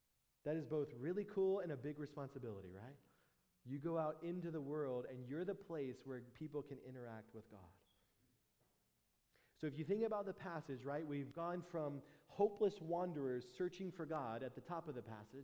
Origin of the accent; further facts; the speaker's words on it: United States; Of course, I'm American. I think about it in American terms.